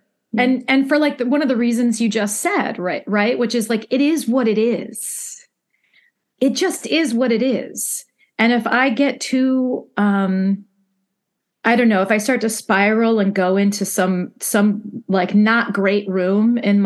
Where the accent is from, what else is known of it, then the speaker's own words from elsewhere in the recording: Midwest, United States; And that means as a poet, as a mom, as a Midwesterner, like all of the parts of myself that make me